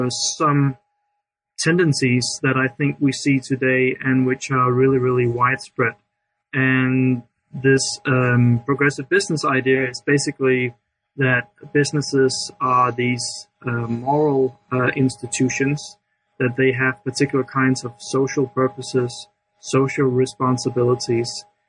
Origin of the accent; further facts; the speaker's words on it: Denmark; I'm from Denmark.